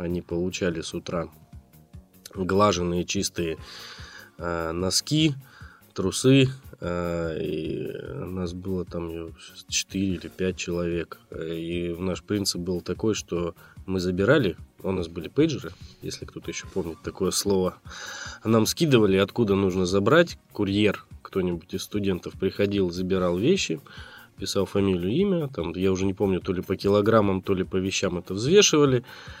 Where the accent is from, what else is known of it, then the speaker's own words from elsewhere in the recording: Kyrgyzstan; Я же приехал из Киргизии. У нас такого не было еще эти 90-е годы.